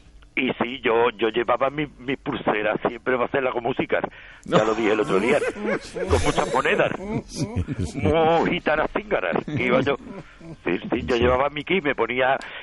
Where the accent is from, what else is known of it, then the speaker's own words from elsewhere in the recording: Castilla-La Mancha, Spain; moved away; desde que me tuve que ir de mi pueblo manchego, tan bonito